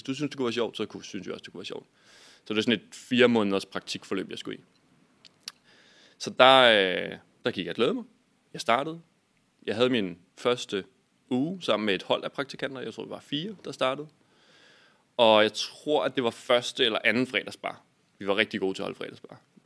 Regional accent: Skævinge, Capital Region of Denmark, Denmark; Jeg voksede op i Skævinge, en lille bitte by.

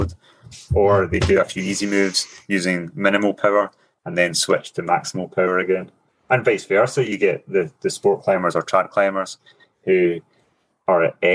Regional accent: Scotland, United Kingdom; I think I'm a product of the climbing culture I grew up in, you know, as a Scottish climber, with the mountains that we have and the climate that we have

